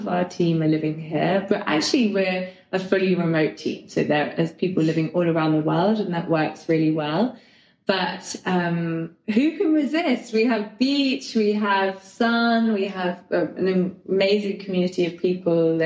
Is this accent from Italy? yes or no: yes; Sardinia, Italy; I grew up in Sardinia. My family home is in Sardinia.